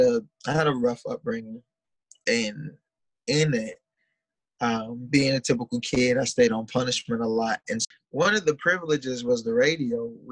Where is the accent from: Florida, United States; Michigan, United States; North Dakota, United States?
Florida, United States; Miami; My family's Bahamian, so I heard a lot of reggae, a lot of Caribbean music. I'm from Miami, so naturally I heard a lot of Hispanic music.